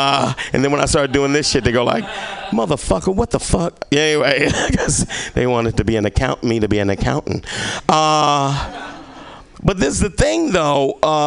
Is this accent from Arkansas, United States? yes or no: yes; Little Rock, Arkansas, United States; moved away; when I moved here, I came from Arkansas, right? I came from Little Rock, fucking Arkansas, the land of opportunity, all right? My opportunity was fucking leaving, all right?